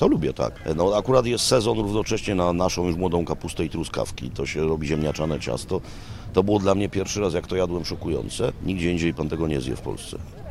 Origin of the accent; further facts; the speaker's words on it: Kraków, Lesser Poland, Poland; jestem z Krakowa